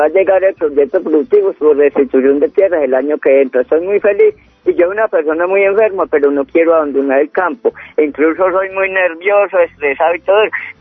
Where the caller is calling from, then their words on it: Granada, Antioquia, Colombia; Yo soy de Granada, Antioquia, municipio de Granada, Antioquia, Corregimiento Santana.